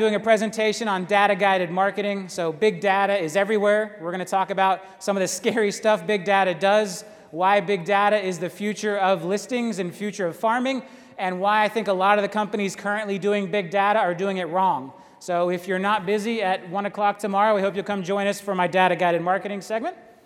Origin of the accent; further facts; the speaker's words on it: Lakeland, Florida, United States; my hometown of Lakeland. So there was a big building in Lakeland called the Lakeland Civic Center. I graduated high school in that building.